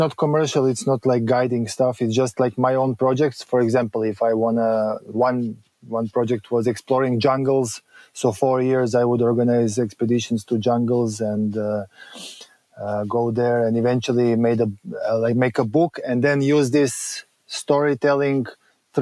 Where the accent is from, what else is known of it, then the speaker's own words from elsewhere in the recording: Zagreb, City of Zagreb, Croatia; English is a second language; I am from Croatia, from Zagreb, capital city of Croatia.